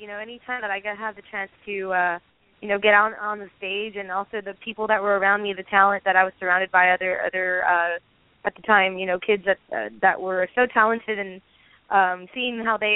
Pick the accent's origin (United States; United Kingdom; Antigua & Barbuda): United States; San Benito, Texas; I'm from San Benito, Texas, and … grew up here and playing around the same place as I did.